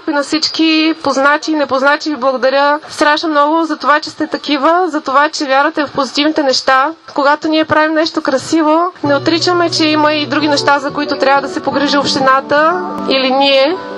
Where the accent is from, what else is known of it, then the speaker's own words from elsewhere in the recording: Veliko Tarnovo, Veliko Tarnovo Province, Bulgaria; на 28 години съм и съм родена и живея във Велико Търново.